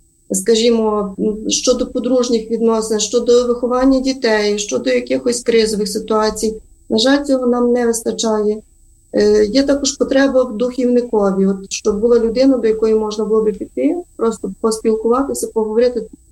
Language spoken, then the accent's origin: Ukrainian; Ternopil Oblast, Ukraine; є сусіди, які звідки я родом, з Тернопільщини